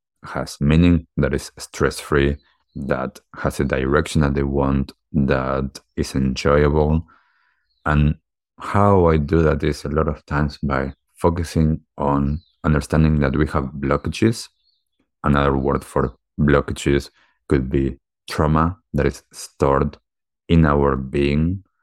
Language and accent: English; Buenos Aires, Argentina; I grew up in Argentina, in Buenos Aires, and I had a typical childhood.